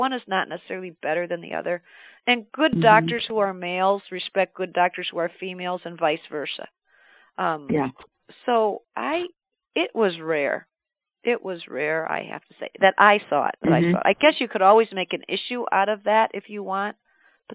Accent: Dunmore, Pennsylvania, United States; I was raised in Dunmore, a few blocks away from her.

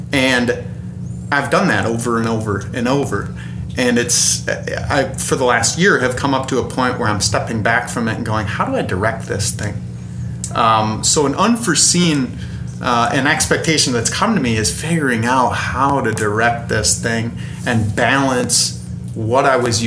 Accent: Madison, Wisconsin, United States; I'm coming from Madison, Wisconsin.

